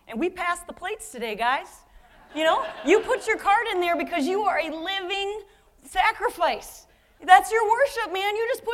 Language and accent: English; Cleveland, Ohio, United States; now in Pasadena, United States; We hail now from the great state of California, Pasadena, 2 miles from the Rose Bowl. Boom. But guys, I grew up in Cleveland, Ohio. I'm from the Cleve.